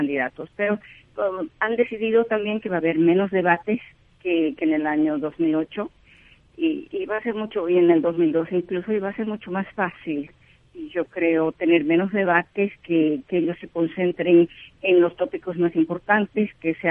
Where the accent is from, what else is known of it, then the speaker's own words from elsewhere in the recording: United States; Y bueno, como americana, yo quiero a alguien que sepa cómo manejar un negocio